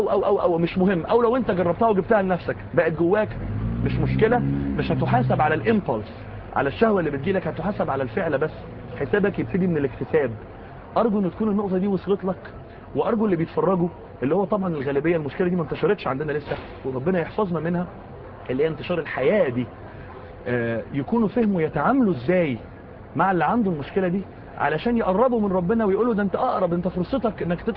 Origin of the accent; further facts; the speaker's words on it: Egypt; في ولد كان عندنا في مصر بيدرس دراسات اسلاميه